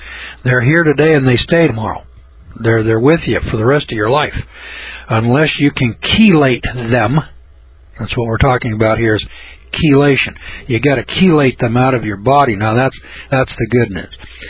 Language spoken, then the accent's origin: English; Eureka, California, United States; I said, "No, I'm from Eureka, California."